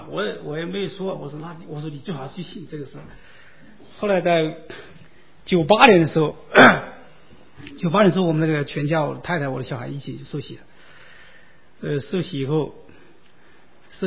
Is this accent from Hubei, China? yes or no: yes; Jingzhou, Hubei, China; now in United States; 我在我的家乡嘛，我的家乡是一个小town嘛，一个小镇，在那个荆州嘛，这个荆州就是刘备接荆州那个荆州嘛，就那个荆州。